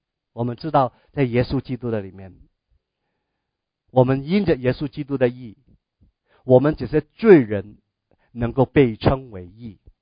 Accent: China; 我从我们中国人的道德伦理的角度来讲，是一塌糊涂的一个的故事。

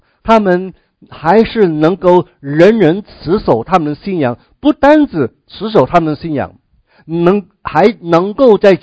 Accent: China; now in United States; 究竟我们作为一个中国人我们在美国这样一个的国家生活我们会怎么样呢

